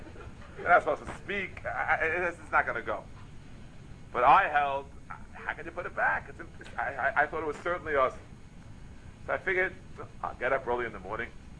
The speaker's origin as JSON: {"language": "English", "town": "Bronx", "region": "New York", "country": "United States", "tie": "born or raised there", "said": "Oh, yeah, I grew up in the East Bronx, and I know about the Rosh Hashanah, and I used to put the lights on and off."}